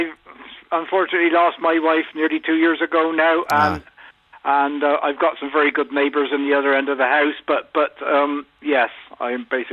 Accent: South West England, United Kingdom; born there; Oh, of course I was born into farming, yes. I was not born in Devon, I was born in Somerset.

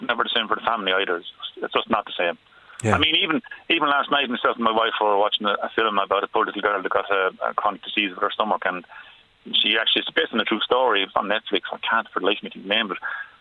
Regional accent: Carnew, Leinster, Ireland; I'm from Carnew, right.

